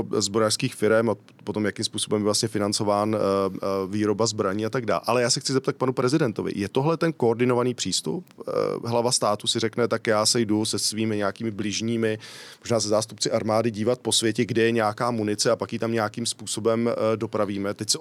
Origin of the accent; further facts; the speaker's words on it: Rokycany, Plzeň Region, Czechia; No já jsem z Rokyca